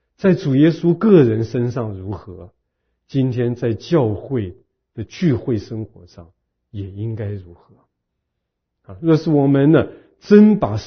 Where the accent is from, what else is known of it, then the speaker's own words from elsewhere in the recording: China; 所以我们中国人讲会喊天呐